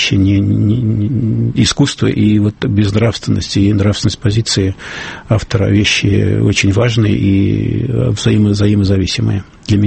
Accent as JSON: {"language": "Russian", "country": "Russia", "said": "установка у меня, как у гражданина России"}